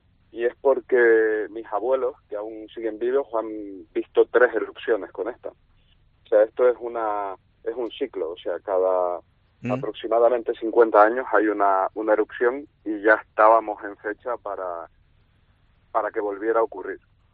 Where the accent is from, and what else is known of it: Spain